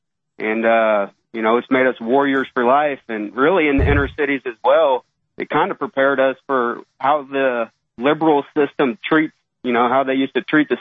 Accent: Kansas City, United States; Yeah, I'm from Kansas City, and, you know, we had a lot of gangs that we went to school with.

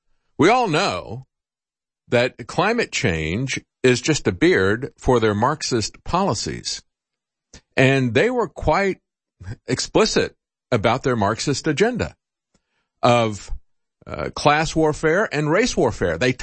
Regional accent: Florida, United States; No, I grew up in Florida.

